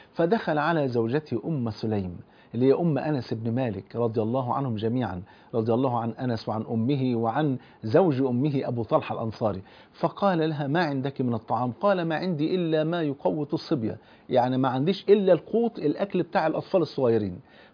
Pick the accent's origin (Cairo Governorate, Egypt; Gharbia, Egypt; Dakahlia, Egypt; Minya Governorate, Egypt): Cairo Governorate, Egypt; Cairo; في وسط البلد عندنا في القاهرة.